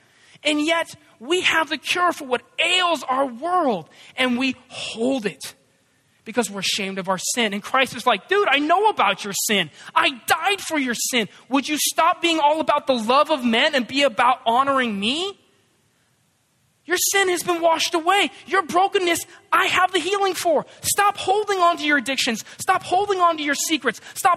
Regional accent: San Diego, California, United States; I didn't grow up here in the South. I'm from another South, Southern California. I grew up in San Diego, where the ocean is beautiful.

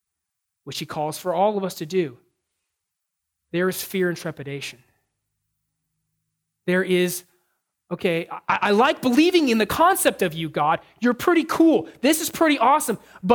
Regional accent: San Diego, California, United States; I grew up in San Diego. Spanish is like a second language there. I mean, it really is. We're right on the border.

